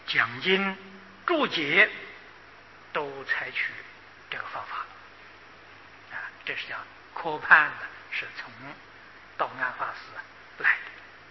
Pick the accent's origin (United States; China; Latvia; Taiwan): China; 这个是 我们中国人也很了不起啊